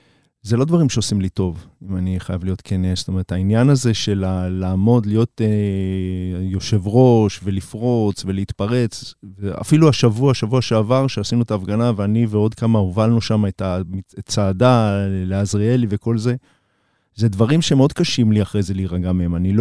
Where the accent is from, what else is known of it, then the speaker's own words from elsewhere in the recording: Beersheba, Southern District, Israel; אני גדלתי בבאר שבע